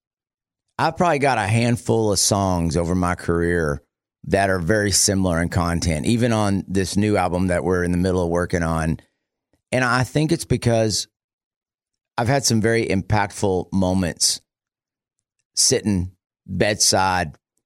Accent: Amarillo, Texas, United States; now in Abilene, United States; I grew up in Amarillo. I live in Abilene.

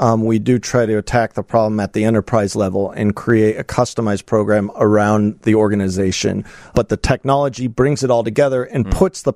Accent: Denver, Colorado, United States; now in Chicago, United States; I'm originally from Denver. I've kind of lived all over the world for many years. And I, like I said, moved here to Chicago 5 years ago.

